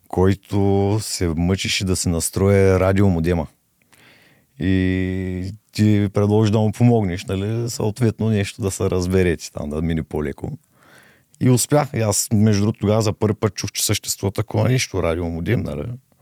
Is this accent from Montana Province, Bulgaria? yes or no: no; Shumen, Shumen Province, Bulgaria; born there; роден съм в Шумен, работя в Шумен. Баща на две деца, щастливо женен.